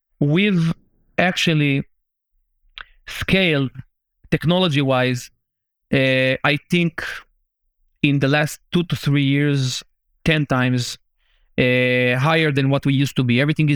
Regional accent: Ashkelon, Southern District, Israel; We are born and raised in Ashkelon, and we always had it in mind that we will make this place something much bigger than what it is today.

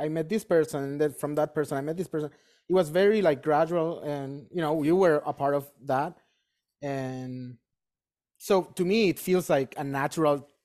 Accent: Chile; Chile is a very small place. So when I was like, my early teens or whatever, like we all knew each other, especially in my hometown

